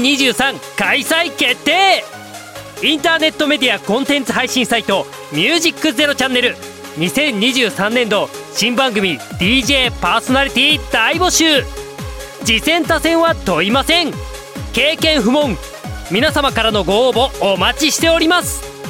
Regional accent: Hokkaido, Japan; 我が地元北海道にね

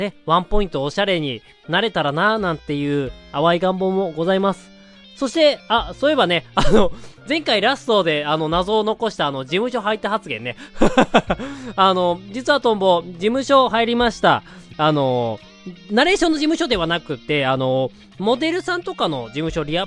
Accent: Hokkaido, Japan; 私の地元北海道は梅雨とは無縁ではございますけども

